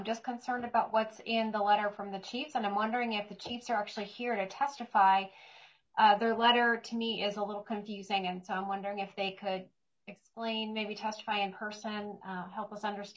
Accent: United States; I grew up in Clearwater County, which is just a hop, skip, and a jump from there.

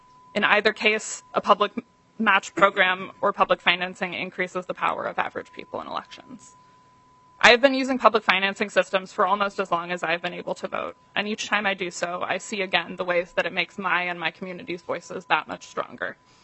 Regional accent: Seattle, Washington, United States; now in Minnesota, United States; Growing up in Seattle, I made my first campaign contribution because of a public financing system.

